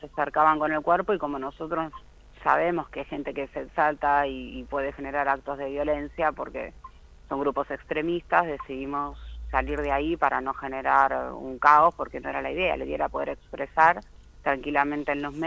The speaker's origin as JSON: {"language": "Spanish", "region": "Buenos Aires Province", "country": "Argentina", "said": "yo vengo de la provincia de Buenos Aires"}